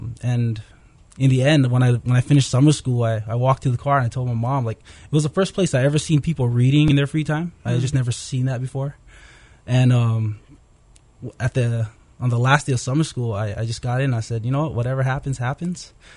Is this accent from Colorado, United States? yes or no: no; Waipahu, Hawaii, United States; also born or lived in Waianae; I grew up, I was actually initially in Waianae on the west side of Oahu, and when I was a little older, we moved to Waipahu, and so spent most of my time growing up in Waipahu.